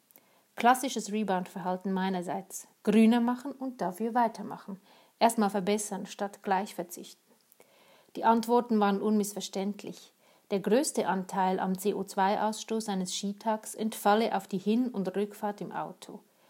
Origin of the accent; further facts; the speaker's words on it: Glarus, Switzerland; Aber im Glarner Hinterland, wo ich aufgewachsen bin, gab es nun mal wenig anderes zu tun.